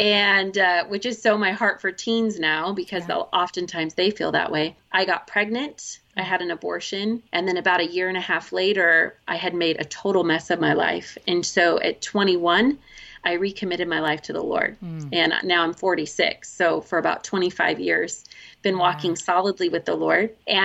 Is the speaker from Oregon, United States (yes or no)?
yes; Oregon, United States; we are from Oregon.